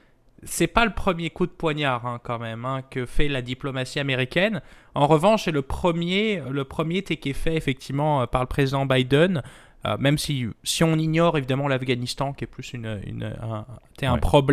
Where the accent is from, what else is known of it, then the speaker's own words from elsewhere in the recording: France; je dis bien on en tant que français